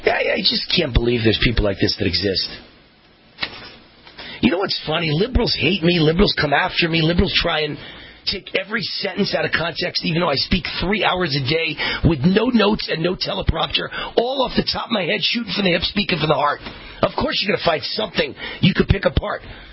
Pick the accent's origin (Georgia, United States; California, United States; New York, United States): New York, United States; I'm a New Yorker. I'm Jewish. I took Christ as my Savior.